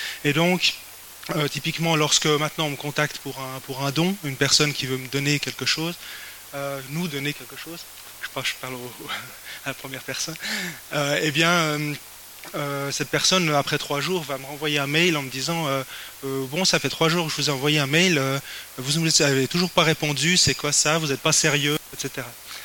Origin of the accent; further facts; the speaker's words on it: Geneva, Switzerland; je ne dis pas 80 parce que je suis genevois à la base, donc c'est les Vaudois qui disent 80.